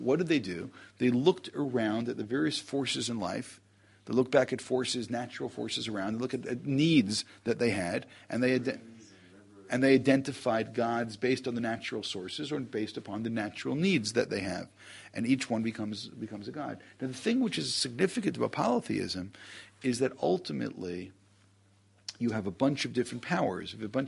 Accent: New York, United States; Look, I don't know how many of you are from New York, but I grew up in New York.

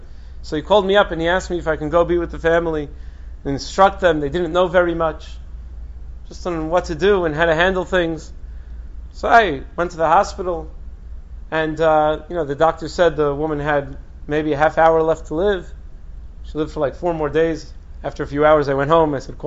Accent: North Woodmere, New York, United States; I'm from North Woodmere. It's like far away from here.

